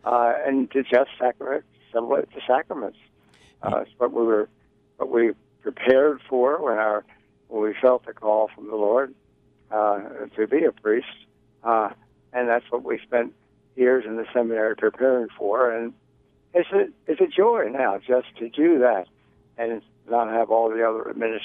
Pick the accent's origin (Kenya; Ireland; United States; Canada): United States; Baltimore, Maryland; Born and raised in St. Dominic's Parish, out in Hamilton.